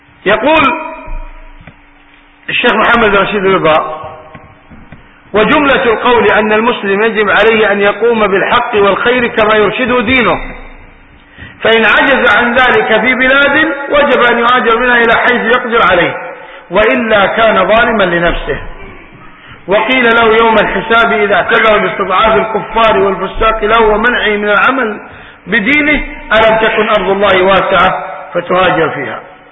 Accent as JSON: {"language": "Arabic", "country": "Saudi Arabia", "said": "مثلا عندنا في السعودية نلبس الثوب"}